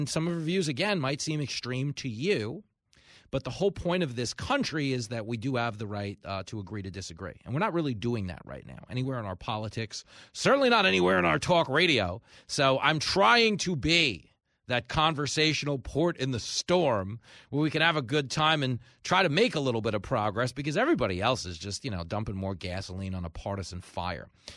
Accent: New York, United States; as someone who has come down as a New Yorker, they do at some point have to come back just for their own safety

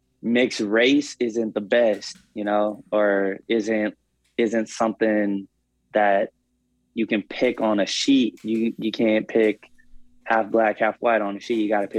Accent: Portland, Oregon, United States; I lived in Portland in the Northeast side, I was more, I guess you could say, comfortable

